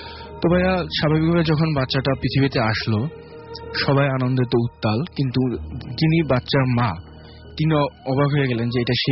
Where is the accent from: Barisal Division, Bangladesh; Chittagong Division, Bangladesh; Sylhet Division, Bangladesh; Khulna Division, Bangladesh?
Barisal Division, Bangladesh; Babuganj; now in Dhaka, Bangladesh; আমি ঢাকা মহাখালী থেকে আসছি। আমার হোম টাউন পূর্ব বরিশাল জেলার বাবুগঞ্জ থানার বাহাচক গ্রাম।